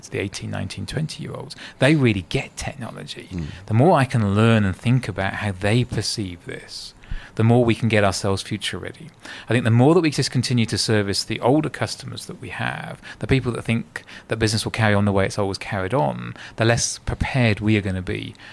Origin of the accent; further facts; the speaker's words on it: South Africa; being here, being proudly South African, looking after South African companies